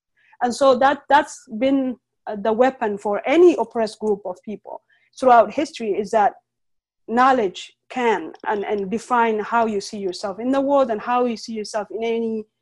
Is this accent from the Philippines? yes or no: no; Oromia, Ethiopia; now in United States; I'm a Muslim Oromo woman. I am from Harargue, and that also has a different, you know, sets of experiences and exposures.